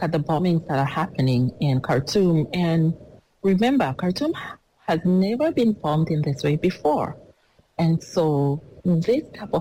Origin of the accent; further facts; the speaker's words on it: South Sudan; I am from South Sudan, and I was in South Sudan in 2013 and 2016 when the conflict broke out.